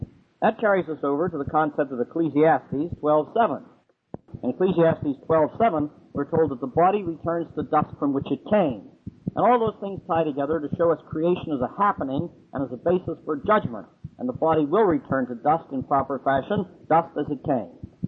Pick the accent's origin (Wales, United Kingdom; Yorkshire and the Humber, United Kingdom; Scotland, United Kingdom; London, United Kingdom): Wales, United Kingdom; Yeah, I'm not a Welshman for nothing.